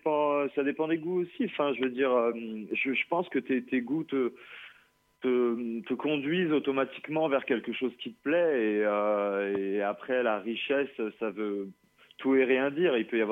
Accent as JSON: {"language": "French", "region": "Île-de-France", "country": "France", "tie": "born or raised there", "lives_now": "Aix-en-Provence, France", "said": "Alors, en fait, j'ai grandi en région parisienne et aujourd'hui, j'habite à Aix-en-Provence."}